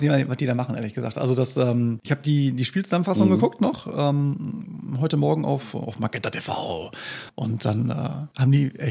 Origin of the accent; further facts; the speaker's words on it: Münster, North Rhine-Westphalia, Germany; Ja, ich meine, wir sind Münsteraner